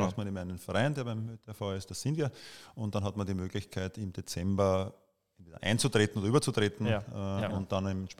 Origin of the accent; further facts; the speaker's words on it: Lower Austria, Austria; Ich komme aus dem Weinviertel.